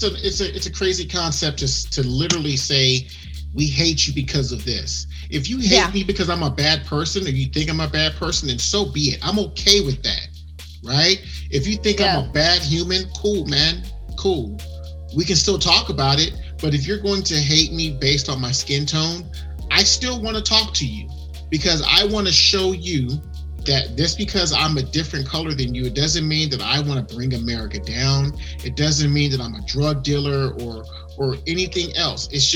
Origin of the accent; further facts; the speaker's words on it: West Coast, United States; like I said, growing up on the West Coast, it just, for me, seeing different races together, it never fully clicked in my mind.